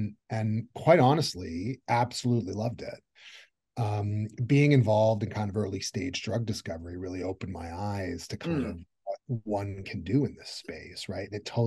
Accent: Canada; I'm Canadian by background.

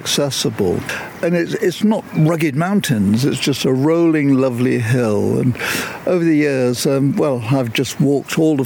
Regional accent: Hampstead, London, United Kingdom; I was brought up in Hampstead until really the beginning of the war, the Second World War. And we were living in Tanzer Road, which is actually backing on Parliament Hill.

